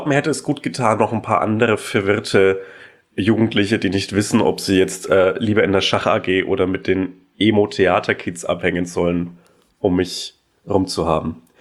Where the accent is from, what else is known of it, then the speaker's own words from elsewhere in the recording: Bavaria, Germany; In der fränkischen Schweiz, die oberfränkische Provinz. Die nächste Stadt hatte für mich, war wirklich eine Stadt, aber sie hatte halt 10.000 Einwohner.